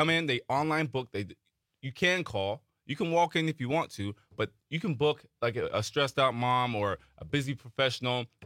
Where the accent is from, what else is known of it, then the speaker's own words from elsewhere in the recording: Vacaville, California, United States; Vacaville, California is Spanish for Cowtown, if you can imagine.